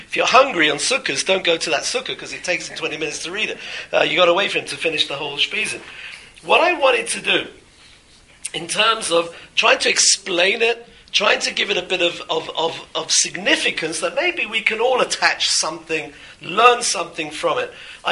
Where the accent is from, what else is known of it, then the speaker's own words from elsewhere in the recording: London, United Kingdom; When I was growing up, I come from Northwest London